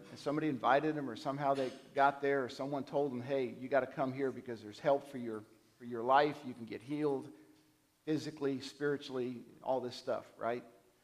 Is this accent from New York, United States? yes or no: yes; New York, United States; accent: New York; We all have an accent. I think Todd said I've still got a little bit of a New York one in there somewhere. It's there. You know, it's hidden a little bit, but it's there.